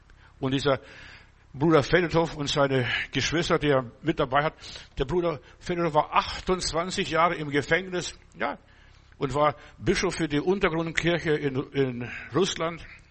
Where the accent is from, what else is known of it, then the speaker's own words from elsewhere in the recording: Augsburg, Bavaria, Germany; ich komme aus Augsburg, ich komme immer hierher gefahren